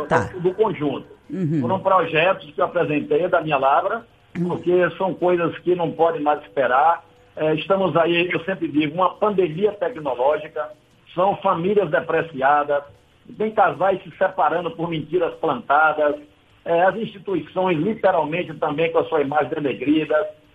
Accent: Coração de Maria, Bahia, Brazil; numa zona rural, numa fazenda que eu tenho lá na cidade de Coração de Maria, minha terra natal

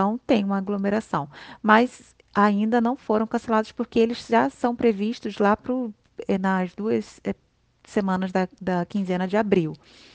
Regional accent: Brazil; now in Canada; Eu, como brasileira, jamais imaginaria alguém ser convidado do dia para a noite

